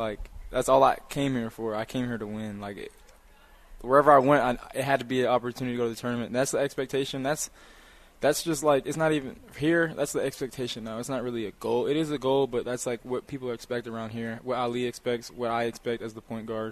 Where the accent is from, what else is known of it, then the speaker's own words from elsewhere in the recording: Atlanta, Georgia, United States; I'm from Atlanta, though.